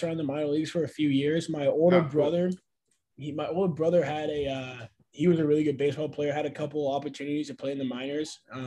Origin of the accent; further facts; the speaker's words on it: Overland Park, Kansas, United States; growing up in Overland Park, Kansas, it was a great spot